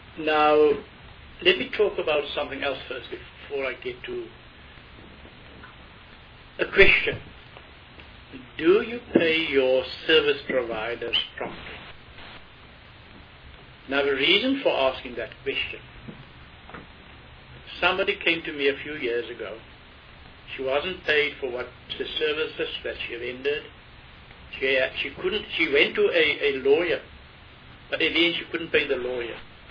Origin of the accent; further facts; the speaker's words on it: Eastern Cape, South Africa; I am from the Eastern Cape, and I see that something is going to happen in the Eastern Cape.